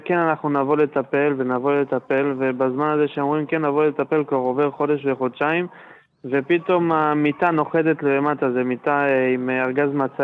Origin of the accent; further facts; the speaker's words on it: Holon, Tel Aviv District, Israel; אני מחולון, אנחנו בדרך אליכם